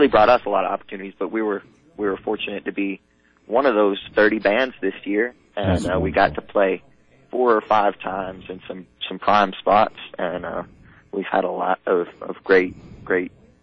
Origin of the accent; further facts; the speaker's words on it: Deep Gap, North Carolina, United States; We're from Deep Gap, North Carolina.